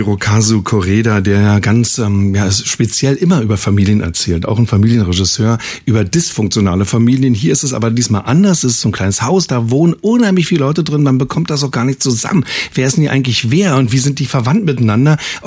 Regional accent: East Germany, Germany; auch bei uns im Osten, kann ich mich erinnern, wurde auch zum Beispiel sehr, sehr viel Eierlikör getrunken bei meiner Oma

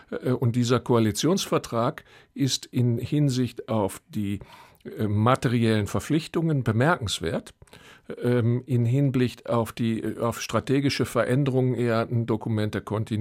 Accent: Germany; Als Deutscher kann ich das nicht sagen

